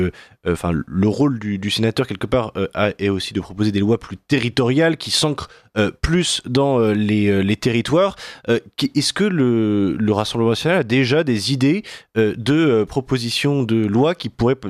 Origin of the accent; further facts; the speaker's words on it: Pays de la Loire, France; Alors moi, je viens moi-même de Mayenne, où c'est un grand problème le fait que, en réalité, il y a de moins en moins de médecins dans le département.